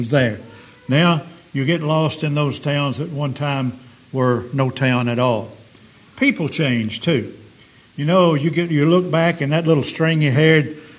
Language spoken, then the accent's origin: English; Alabama, United States; When I was growing up in Alabama, our main crop was cotton.